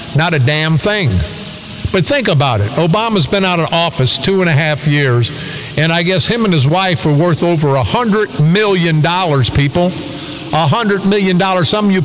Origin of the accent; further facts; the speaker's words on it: East St. Louis, Illinois, United States; I grew up in a housing project. I grew up in East St. Louis all my life